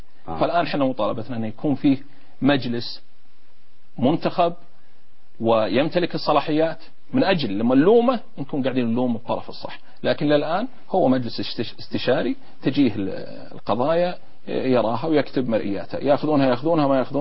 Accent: Najd, Saudi Arabia; ولا بالأخير أنا من نجد يعني

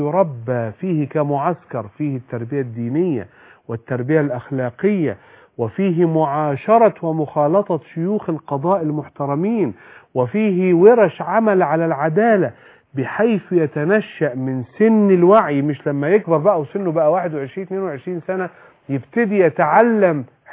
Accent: Cairo, Cairo Governorate, Egypt; انا كرجل قاهري من القاهرة اقول لقاحها

